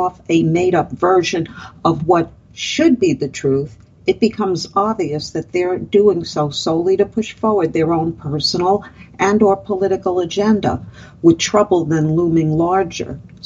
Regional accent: Florida, United States; here in my home state of Florida, the state with the best governor in the nation

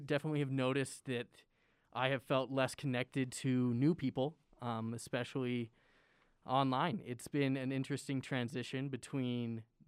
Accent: Kentucky, United States; Other facts about me, I'm from Kentucky. I go to Utah State

